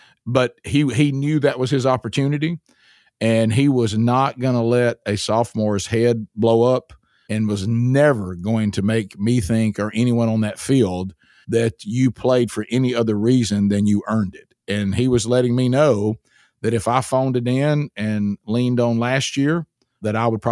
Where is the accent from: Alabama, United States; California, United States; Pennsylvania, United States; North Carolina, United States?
Alabama, United States; I've even seen in my home state of Alabama, this has changed a lot.